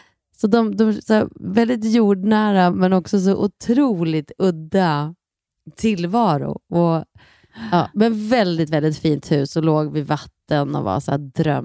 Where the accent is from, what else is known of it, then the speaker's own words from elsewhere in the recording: Bollnäs, Gävleborg County, Sweden; Och sen åkte vi till min hemstad Bollnäs.